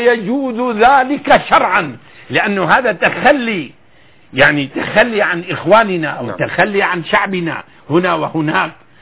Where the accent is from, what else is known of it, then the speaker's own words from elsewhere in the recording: Hama, Hama Governorate, Syria; أنا لأنني حموي